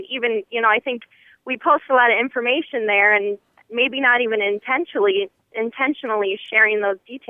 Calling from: Michigan, United States; I'm calling from Michigan.

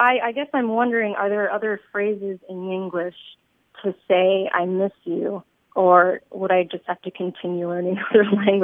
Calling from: Fort Meade, Maryland, United States; I'm calling from Fort Meade, Maryland.

